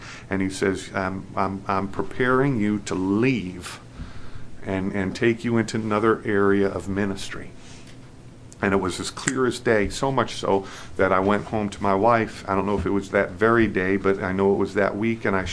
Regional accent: Queens, New York, United States; and my wife was from Long Island, and I was from Queens, Long Island

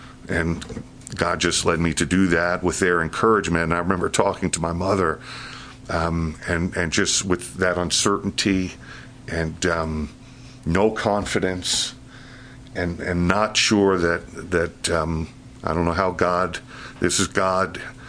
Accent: Queens, New York, United States; now in New Jersey, United States; I grew up in Queens, Nassau. My wife grew up in Suffolk County, if you know Long Island. We were New York, Long Island people.

